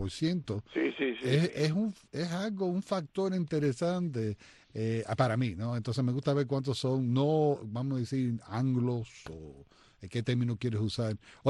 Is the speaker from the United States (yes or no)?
yes; Virginia, United States; Yo sé que cuando a mí me criaron aquí en Virginia, me hablaban de los hispanos.